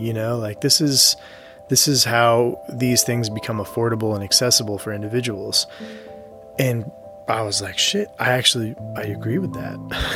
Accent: Lowell, Massachusetts, United States; now in Lewiston, United States; We're based out of Lewiston and Gardner, Maine. So, and I grew up in Lowell, Massachusetts, so not far from Boston area.

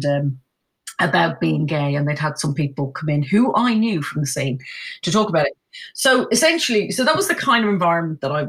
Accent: Dublin, Leinster, Ireland; in Ireland where I grew up in Dublin, it was still illegal to be gay.

